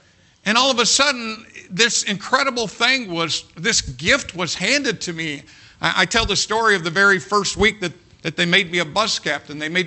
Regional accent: Jacksonville, Indiana, United States; And so all of a sudden, I come from Jacksonville, Indiana, to inner city Chicago.

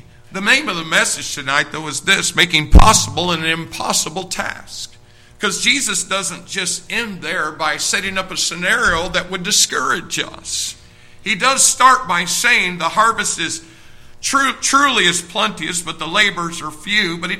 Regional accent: Jacksonville, Indiana, United States; And here I am from Jacksonville, Indiana, 1,500 people.

